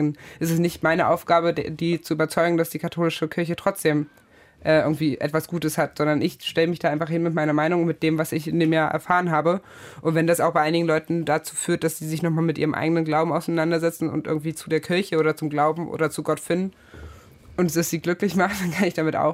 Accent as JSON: {"language": "German", "town": "Magdeburg", "region": "Saxony-Anhalt", "country": "Germany", "said": "Nee, ich komme ja aus Magdeburg"}